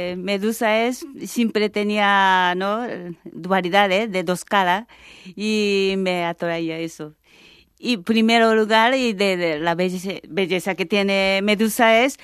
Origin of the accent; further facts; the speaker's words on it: Tokyo, Japan; Spanish is a second language; Como vengo de Tokio, y yo siempre tenía ganas de vivir una ciudad más pequeña.